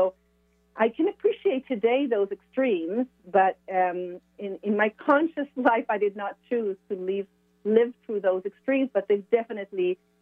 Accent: Israel; moved away as an adult; also born or lived in France / Sweden / United States; I was born and raised in Israel, and in my 40s, in my 18, I moved out of Israel and lived all over. I lived in France and Sweden and different places in the U.S.

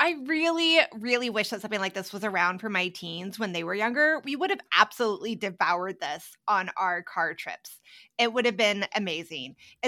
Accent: Midwest, United States; And we did not have this when I grew up in the Midwest.

